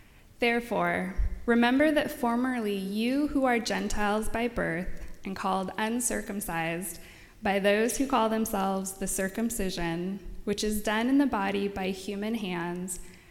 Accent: California, United States; As I talked about last time, I'm from California, so I'm interested to hear where you're all from.

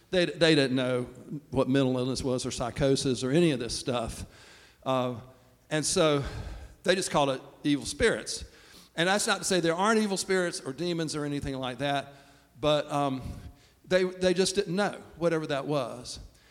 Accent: Laurel Hill, North Carolina, United States; I always remember what it was like for me growing up in Laurel Hill at Church in the Pines.

